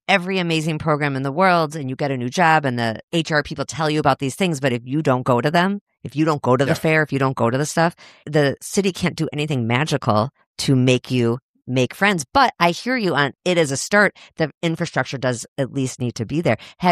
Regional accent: Chicago, Illinois, United States; moved away as an adult; Now, I grew up in Chicago. I moved here at 23 years old. Maybe I was 22. And I've been here ever since I'm 49.

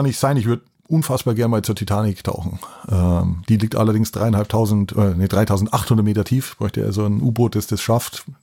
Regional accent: Bavaria, Germany; Ich komme aus Bayern, da muss ich natürlich sagen Bier.

